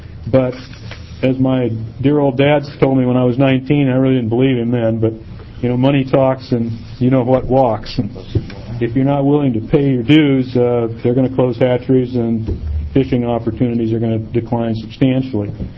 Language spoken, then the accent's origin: English; Florence, Oregon, United States; My expertise, because I'm from Florence, lies mostly in coho.